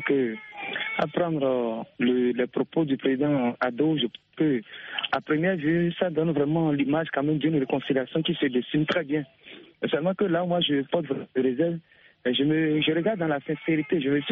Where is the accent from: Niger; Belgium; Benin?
Benin; Au Bénin, vous allez voir que chez nous au Bénin, c'est le cas n'est pas pareil.